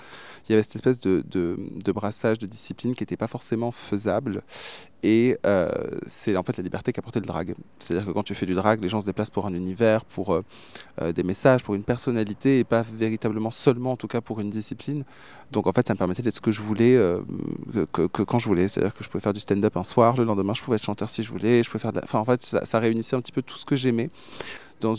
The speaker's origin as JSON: {"language": "French", "town": "Arles", "region": "Provence-Alpes-Côte d'Azur", "country": "France", "said": "parce qu'à la base je suis originaire d'Arles."}